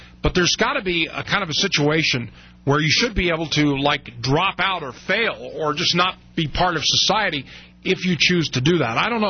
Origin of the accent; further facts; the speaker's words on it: California, United States; I grew up in California, and you had to take a language